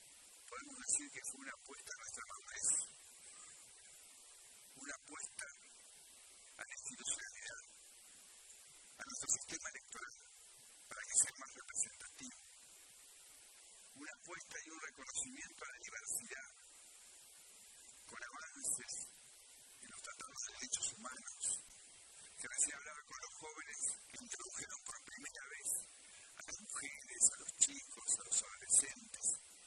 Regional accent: Argentina; Estos somos los argentinos.

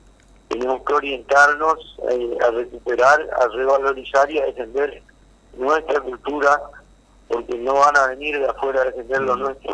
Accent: Santo Tomé, Corrientes, Argentina; el ballet oficial de Santo Tomé, que es el ballet de mi tierra

